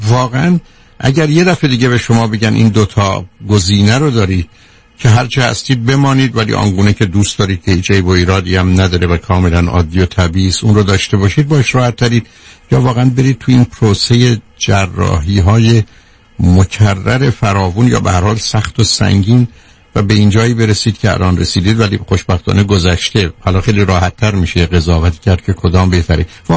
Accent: Iran; now in Los Angeles, United States; من به لس آنجلس وقتی از ایران آمدم وارد شدم، یعنی تقریبا 47 سال قبل،

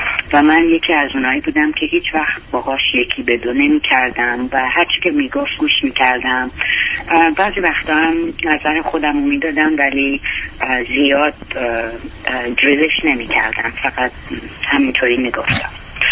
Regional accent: Iran; also born or lived in England; now in Texas, United States; من از سال 70 از ایران اومدم و سال 80 اومدم آمریکا. از ایران اومدم رفتم انگلیس بعد اومدم آمریکا.

